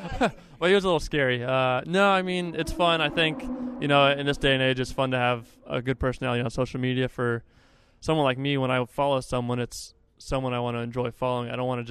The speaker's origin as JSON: {"language": "English", "country": "United States", "said": "I mean, especially as an American with an American brand, it's really cool."}